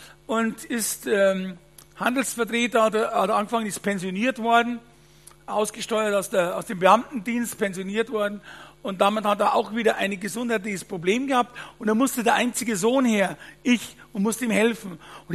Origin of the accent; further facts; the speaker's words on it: Bavaria, Germany; in Bayern sagt man bei uns in Waldlei, also in Wald rein. Also man könnte sagen, also ja, ins Holz sagt man bei uns